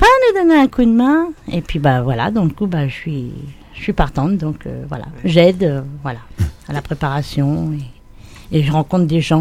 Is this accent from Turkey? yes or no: no; Puteaux, Île-de-France, France; now in Villefranche, France; Et je viens, oui, effectivement, des Hauts-de-Seine, du 92, de Puteaux exactement.